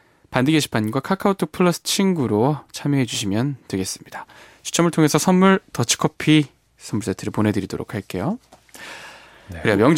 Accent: Jindo, South Jeolla, South Korea; 저 같은 경우는요. 어렸을 때 고향이 전라남도 진도였기 때문에 가족들이 같이 모여서 차를 타고 이동을 했었어요.

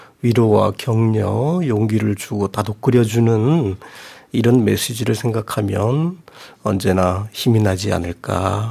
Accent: Namhae, South Gyeongsang, South Korea; 남해가 제 고향인데 특산물 중에 하나가 유자거든요.

